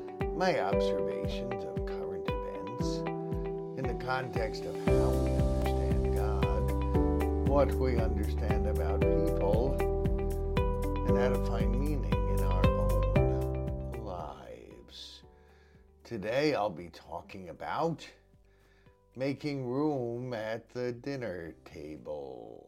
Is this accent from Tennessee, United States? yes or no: no; Jersey City, New Jersey, United States; Growing up in Jersey City in a chronically shrinking church, congregation members would complain that no one was coming into church